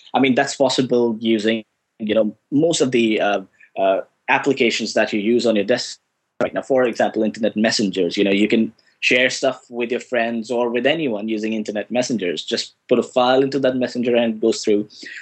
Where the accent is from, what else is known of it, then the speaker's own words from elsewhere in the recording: India; Like right now, I'm sitting in Norway, in Oslo. I'm from India